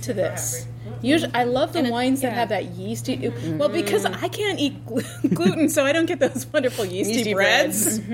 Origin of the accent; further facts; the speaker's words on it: Duluth, Minnesota, United States; Yeah, I come from Duluth, you know.